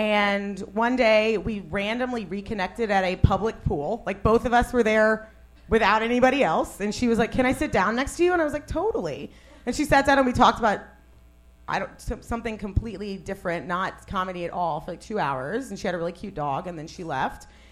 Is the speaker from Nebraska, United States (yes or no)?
no; New Orleans, Louisiana, United States; I was like, oh, yeah, I'm from New Orleans.